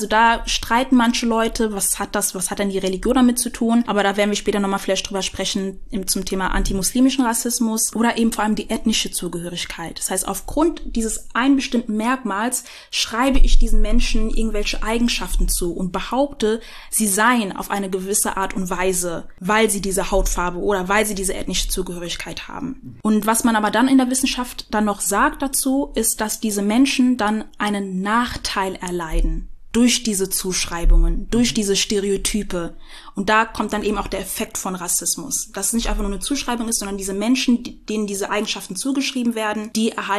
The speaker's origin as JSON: {"language": "German", "town": "Rüsselsheim", "region": "Hesse", "country": "Germany", "said": "Aber ich bin Rüsselsheimerin."}